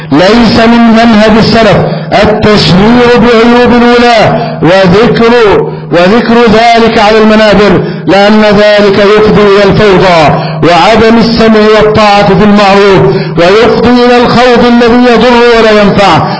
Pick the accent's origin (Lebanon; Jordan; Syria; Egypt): Egypt